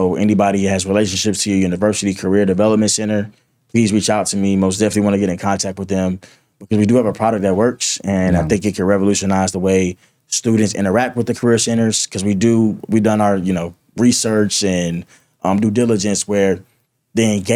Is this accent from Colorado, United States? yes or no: no; Atlanta, Georgia, United States; But I'm from Atlanta, so I'm not really thinking like, oh, let's go to Oklahoma.